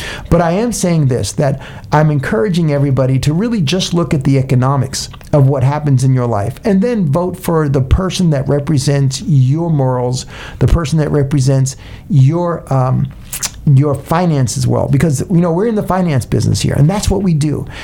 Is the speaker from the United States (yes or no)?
yes; New York, United States; also born or lived in California; I was raised in New York and then in California